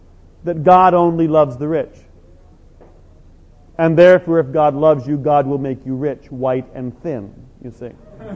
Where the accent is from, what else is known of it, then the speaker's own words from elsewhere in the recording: Ireland; It's part of being Irish, maybe, I don't know.